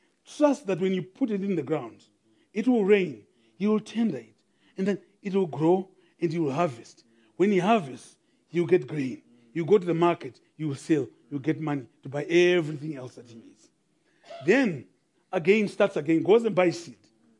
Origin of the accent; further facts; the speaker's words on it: South Africa; accent: Model C; Sometimes people listen to me with my nearly Model C accent and do not realize that I'm as rural as they come. I grew up in the Bundus